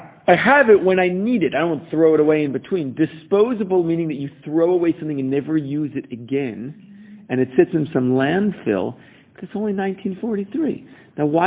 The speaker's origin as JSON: {"language": "English", "region": "Texas", "country": "United States", "said": "listen, I'm from Texas. I like a big, mean steak every single day."}